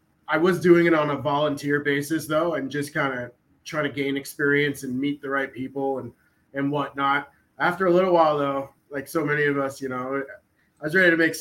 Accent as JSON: {"language": "English", "region": "Florida", "country": "United States", "tie": "born or raised there", "said": "I got to work for the team that I grew up around in South Florida."}